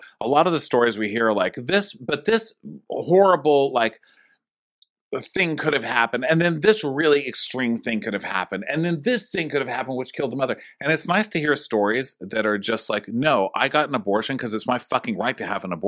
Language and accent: English; Texas, United States; in places like my home state of Texas, making abortion illegal